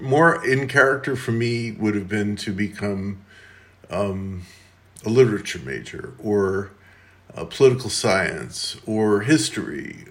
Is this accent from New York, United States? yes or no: yes; New York, United States; I didn't fit in New Orleans. I was from New York.